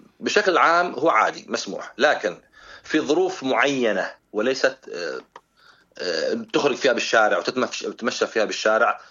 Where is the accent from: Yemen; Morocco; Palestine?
Yemen; دورنا كيمنيين